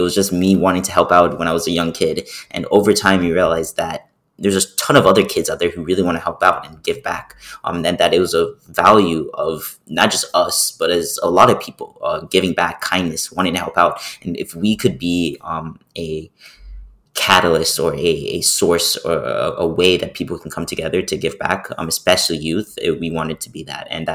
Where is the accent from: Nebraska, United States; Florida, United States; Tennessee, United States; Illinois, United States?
Florida, United States; Miami; I'm also from Miami, Florida, and I'm a student at NYU